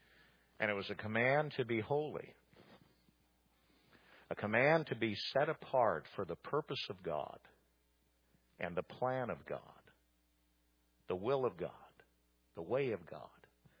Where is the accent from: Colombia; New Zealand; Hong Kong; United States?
United States; And leadership that has changed its stance on whether or not I, as an American, have to pay for that abortion